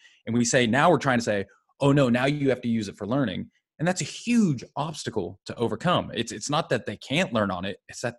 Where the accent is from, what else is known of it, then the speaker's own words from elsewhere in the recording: United States; moved away; So I'm from the States originally. And then I was a teacher originally back in when I lived in the West Coast, so LA, Seattle.